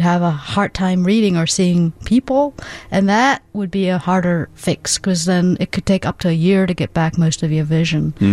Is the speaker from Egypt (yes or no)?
yes; Egypt; now in United States; Egypt, originally.